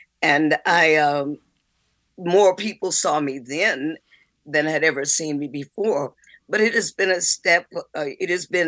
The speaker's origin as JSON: {"language": "English", "town": "Detroit", "region": "Michigan", "country": "United States", "also_born_or_lived": "Muskegon", "said": "I was born in Western Michigan. I'm from Detroit. I was born in Western Michigan, Muskegon, Michigan, in 1946."}